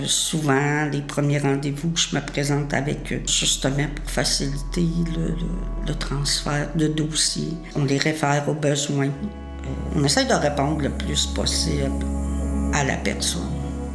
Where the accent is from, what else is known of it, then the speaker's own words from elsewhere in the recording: Quebec, Canada; accent: Lac-Saint-Jean; Moi, originaire du lac Saint-Jean, de là mon accent prononcé.